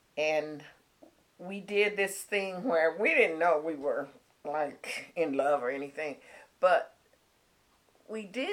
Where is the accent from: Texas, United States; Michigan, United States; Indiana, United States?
Michigan, United States; Detroit; born there; Okay, I was born in Detroit, Michigan, 1933.